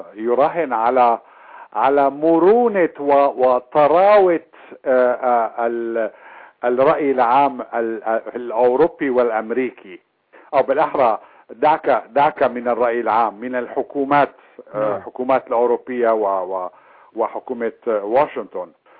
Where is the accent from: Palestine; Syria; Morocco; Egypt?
Syria; إنما اليوم كمان ماشي الحال كما يقال عندنا في سوريا